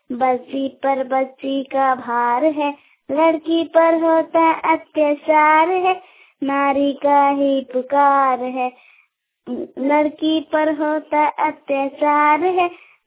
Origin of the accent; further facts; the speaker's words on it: Jainagar, Jharkhand, India; मैं कोडरमा जिला का निवासी हूँ और मेरा प्रखंड है जयनगर।